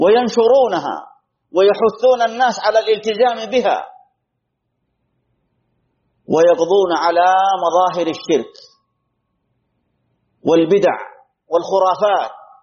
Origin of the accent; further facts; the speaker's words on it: Saudi Arabia; هذه البلاد، بلادنا المملكة العربية السعودية